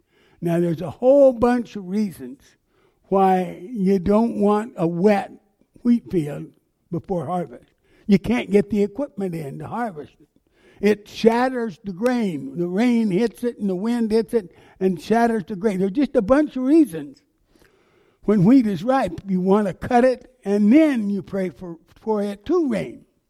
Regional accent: Kansas, United States; but I'm in this little Kansas farm town, and God is up in heaven.

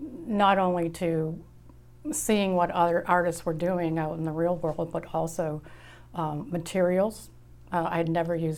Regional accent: Scituate, Massachusetts, United States; I grew up in Scituate.

